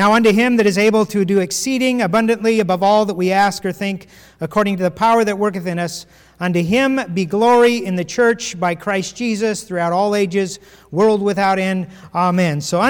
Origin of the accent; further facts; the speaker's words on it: the West, United States; Because I'm from the West, so I didn't know.